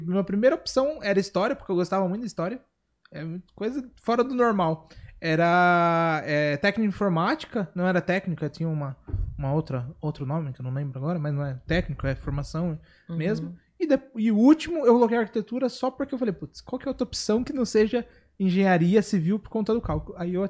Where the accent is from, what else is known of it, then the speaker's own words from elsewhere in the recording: Itapetininga, São Paulo, Brazil; born there; porque eu nasci em Tapetininga.